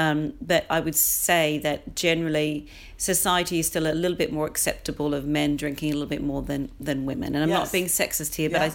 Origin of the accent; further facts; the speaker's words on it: Australia; moved away as an adult; now in London, United Kingdom; I'm Australian, although I've lived in London for 22 years